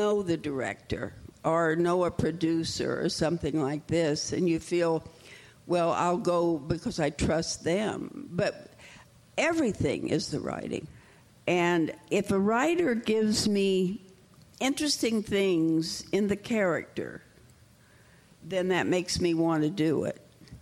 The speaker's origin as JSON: {"language": "English", "region": "Midwest", "country": "United States", "said": "I'm from the Midwest, so if I get something from the Midwest, I feel I really know who this person is"}